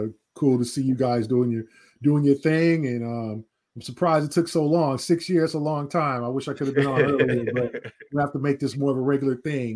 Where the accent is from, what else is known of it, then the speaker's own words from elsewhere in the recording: Los Angeles, California, United States; Yeah, I'm born and raised in Los Angeles. I grew up a Lakers fan. Yeah, I grew up like 5 minutes from the Forum.